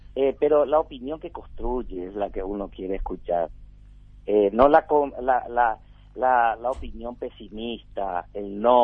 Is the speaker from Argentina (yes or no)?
no; Paraguay; como paraguayo, no como ministro